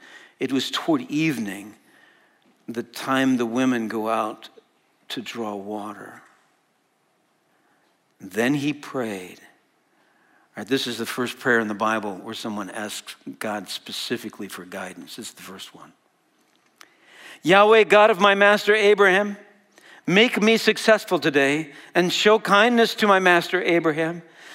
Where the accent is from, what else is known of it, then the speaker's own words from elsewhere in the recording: Wisconsin, United States; We're all from Wisconsin, right?